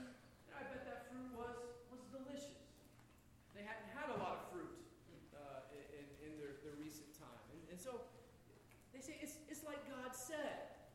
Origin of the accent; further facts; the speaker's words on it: Florida, United States; And I grew up in Florida, so I might be a little biased, right?